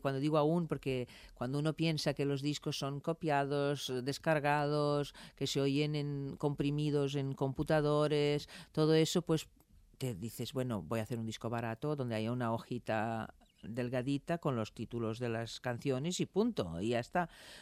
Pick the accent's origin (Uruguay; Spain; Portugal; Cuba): Portugal; Porto, Norte; yo escuchaba cuando era pequeña en Porto. Mi familia, mi mamá y mi abuela españolas